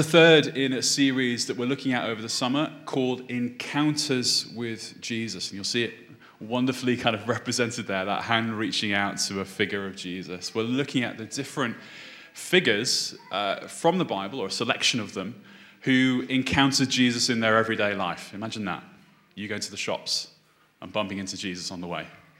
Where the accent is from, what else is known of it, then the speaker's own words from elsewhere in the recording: Liverpool, North West England, United Kingdom; also born or lived in Cambridge; I'm originally from Liverpool. Can't tell, I've lost the accent entirely. I lived in this place called Cambridge far too long.